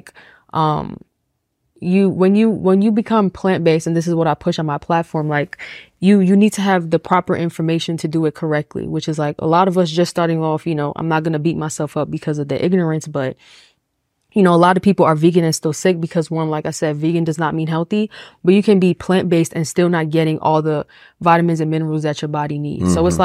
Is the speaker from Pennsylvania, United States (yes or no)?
no; New York City, New York, United States; I grew up in a Hispanic household. I grew up in New York City, first of all.